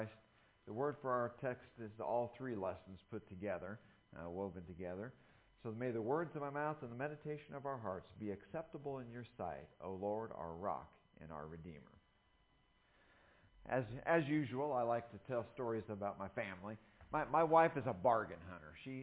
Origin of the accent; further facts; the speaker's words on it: Illinois, United States; as a Yankee, I'm from Illinois, if you're not 10 minutes early, you're late.